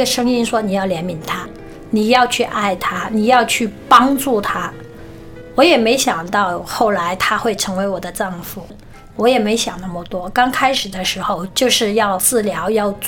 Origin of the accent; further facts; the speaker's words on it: Hong Kong; 因为我是香港人，很多人说你怎么会回大陆找个大陆仔